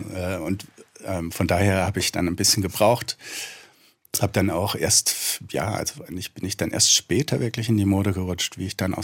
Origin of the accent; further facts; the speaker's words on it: Baden-Württemberg, Germany; der Schwarzwald ist ja wunderschön, also und eben meine Heimat.